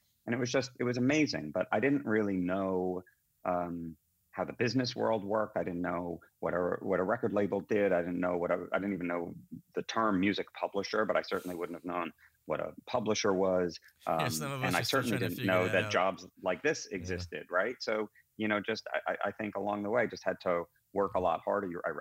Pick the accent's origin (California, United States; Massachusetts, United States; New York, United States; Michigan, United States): New York, United States; I mean, look, I grew up in New York. I'm almost a half a century old, so I'm a product of the 70s and 80s.